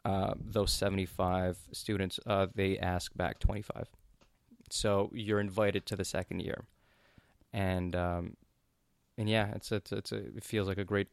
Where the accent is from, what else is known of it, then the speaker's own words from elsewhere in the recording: Canada; it was almost like an embarrassing, like, I'm from Canada, you know.